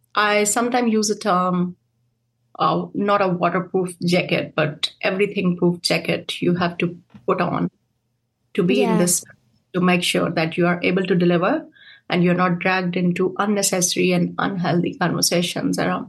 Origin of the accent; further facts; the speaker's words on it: Pakistan; now in New Zealand; I feel like we have got a great history over here as Pakistani community.